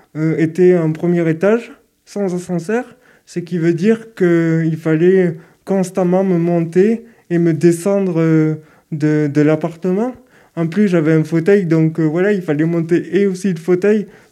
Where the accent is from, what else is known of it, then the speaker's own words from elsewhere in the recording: Toulouse, Occitanie, France; j'ai 30 ans. Je suis de Toulouse, je suis né à Toulouse.